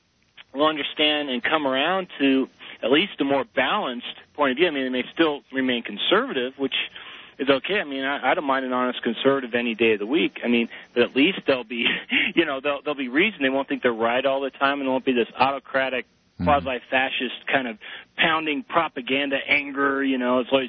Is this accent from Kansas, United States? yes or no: yes; Kansas, United States; born there; You know, I'm a Yankee Jayhawker. I was born in Kansas.